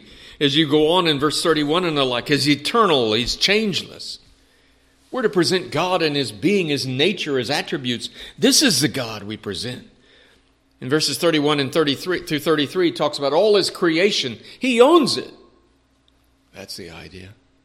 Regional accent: San Antonio, Texas, United States; Now, I grew up in San Antonio.

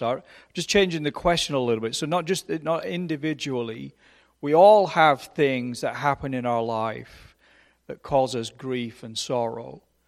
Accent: England, United Kingdom; now in United States; Lament is such an alien concept because I'm a Brit.

